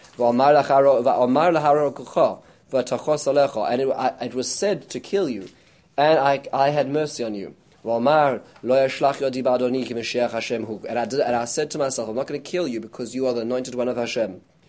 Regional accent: South Africa; we grew up with dogs in South Africa

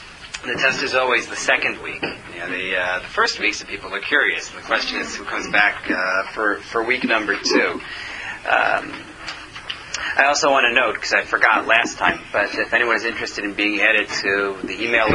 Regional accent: United States; I'm an American, so I just take it as a given.

